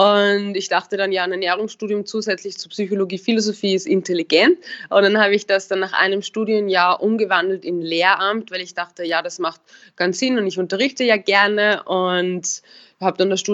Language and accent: German; Upper Austria, Austria; ich komme ja aus Oberösterreich, eher vom Land